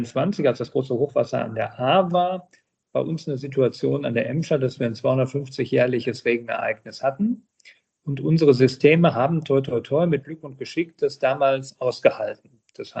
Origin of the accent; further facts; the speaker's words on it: Herten, North Rhine-Westphalia, Germany; dann bin ich in meiner Heimatstadt Herten, 65.000 Einwohner, dann zum hauptamtlichen Bürgermeister gewählt worden